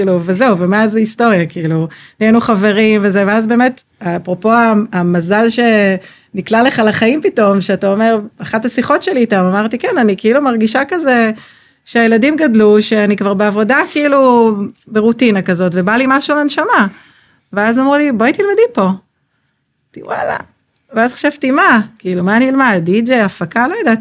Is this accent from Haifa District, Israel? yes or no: yes; Haifa, Haifa District, Israel; כי אנחנו כולנו מחיפה, באותם גילאים, שנתון 1980